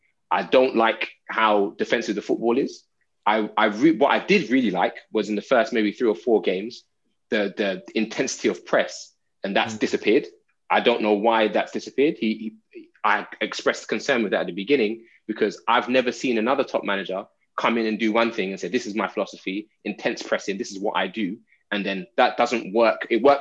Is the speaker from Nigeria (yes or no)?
yes; Nigeria; English is a second language; Hyperbole. I'm Nigerian, man. I wasn't thinking.